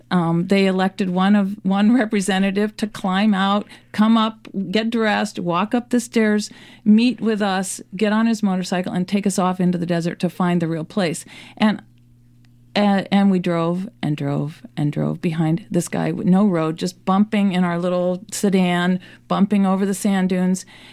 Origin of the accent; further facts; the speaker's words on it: United States; And I mean, sometimes I felt like a celebrity being an American there.